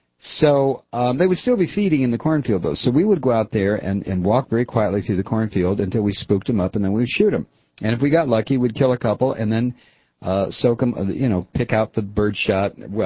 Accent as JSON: {"language": "English", "region": "Ohio", "country": "United States", "tie": "born or raised there", "said": "I was brought up in Ohio, and I've done a lot of small game hunting."}